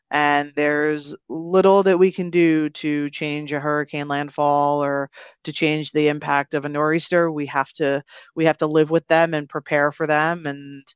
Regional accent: New Jersey, United States; So, like I mentioned, I grew up in New Jersey and I grew up in central New Jersey

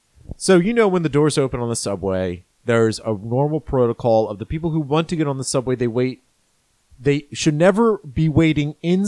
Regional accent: Maryland, United States; just my regular home in Maryland when I grew up in Maryland.

